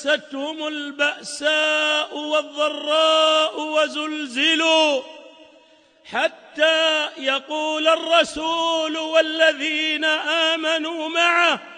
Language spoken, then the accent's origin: Arabic; Saudi Arabia; وإنهم والله لموجودون في بلادنا السعودية ودولنا الخليجية